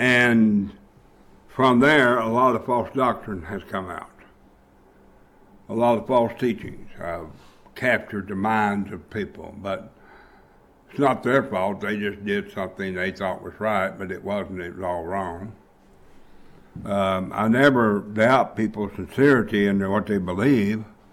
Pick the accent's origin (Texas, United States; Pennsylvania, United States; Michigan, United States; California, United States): Texas, United States; Sulphur Springs; when I grew up in Sulphur Springs, the First Baptist Church in Sulphur Springs was where all the rich people went.